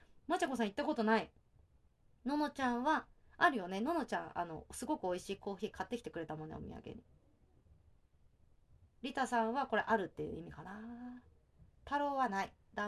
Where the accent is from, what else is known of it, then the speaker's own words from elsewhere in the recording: Kyushu, Japan; 私、九州出身なので